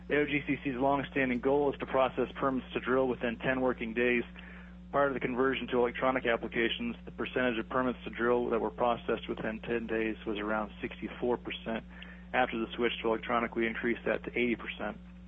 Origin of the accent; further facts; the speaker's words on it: Salcha, Alaska, United States; also born or lived in Fairbanks; now in Anchorage, United States; But first and foremost, I'm an Alaskan. I was born in Fairbanks, raised in a homestead in Salcha.